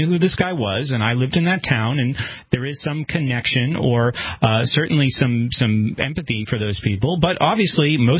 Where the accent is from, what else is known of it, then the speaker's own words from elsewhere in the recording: Brentwood, New Hampshire, United States; I lived in Brentwood, I grew up in Brentwood, New Hampshire, and I know a lot of people there.